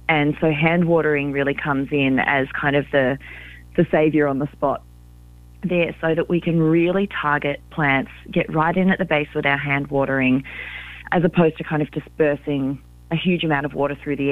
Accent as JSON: {"language": "English", "country": "Australia", "tie": "born or raised there", "said": "is actually an Australian company, and growing up in Australia, we experience these water restrictions every single year."}